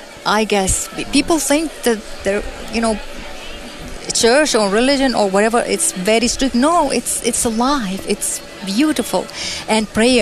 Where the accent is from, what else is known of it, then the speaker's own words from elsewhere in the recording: Syria; also born or lived in Boston, United States; now in United States; I lived in Boston when I came from Syria. I lived in Boston